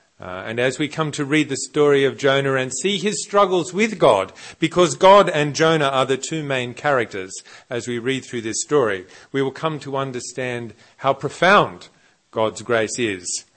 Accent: Australia; as an Australian, I will do my best to speak English

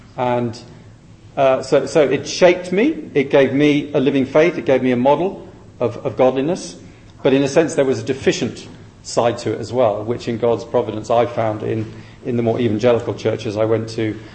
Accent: Shrewsbury, West Midlands, United Kingdom; also born or lived in Uganda / Fiji; I have some roots in Fiji, where my parents worked for 15 years, so a lot of my childhood, early adulthood. Our home base in England, which is where the accent comes from, is Shrewsbury, between Birmingham and the Welsh border.

